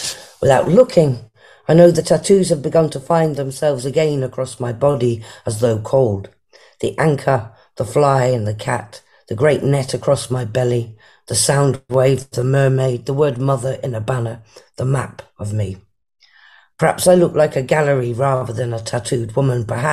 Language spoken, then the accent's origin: English; North West England, United Kingdom; I'm 56 years old. I'm from Lancashire in the northwest of England.